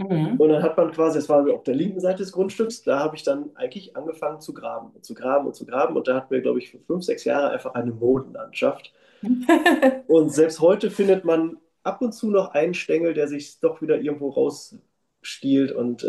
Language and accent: German; North Rhine-Westphalia, Germany; ja, ich komme ja aus dem Ruhrpott, wie man ja gehört hat.